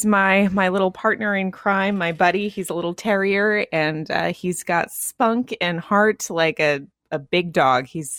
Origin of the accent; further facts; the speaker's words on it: Toms River, New Jersey, United States; So I grew up in Toms River, New Jersey. It's in Ocean County. So it's right on the shore.